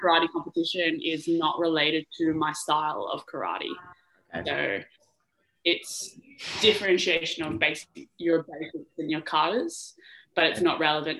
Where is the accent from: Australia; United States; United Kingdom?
Australia; Dongara, Western Australia; So originally I'm from a small town called Donga. It's about 4.5 hours north of Perth. It's about 1/2 hour south of Geraldton. So very small town, probably about 5,000 people in it in total.